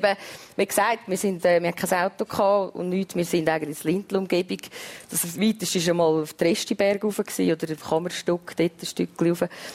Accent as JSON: {"language": "German", "region": "Glarus", "country": "Switzerland", "tie": "born or raised there", "said": "Also ich bin unten im Lintal aufgewachsen, wir sind eine einfache Familie"}